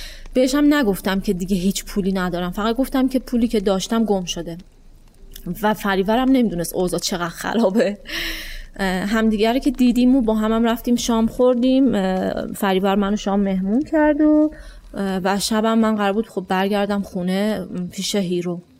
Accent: Iran; من از ایران میام و سفر با دوچرخه میکنم

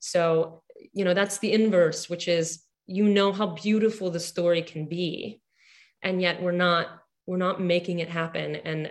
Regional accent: Houston, Texas, United States; maybe it's because I grew up in Houston, a city that had just massive, like, holding out of the center during the oil crisis. Like, downtown was abandoned, and we lived downtown

